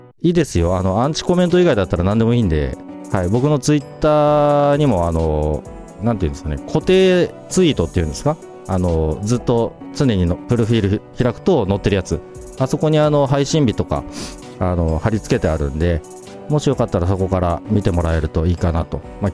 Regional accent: Kyushu, Japan; 僕の自分の田舎が九州なんですけど、実家を思い出す

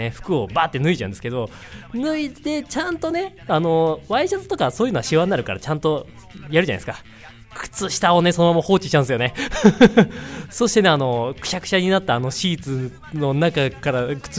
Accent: Hokkaido, Japan; もともと私北海道出身なんですけど、北海道の帯広っていうところにね、あの田舎の方に大学時代いまして

